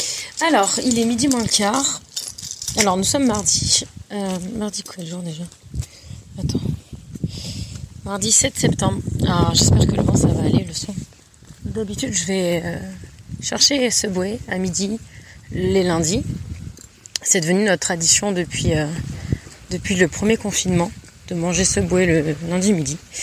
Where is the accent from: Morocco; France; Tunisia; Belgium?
France; Southern France; Sachant que je viens du sud de la France, notamment un peu de l'arrière-pays où c'est plus du genre il faut que tu t'arrêtes pour laisser passer la voiture qui monte.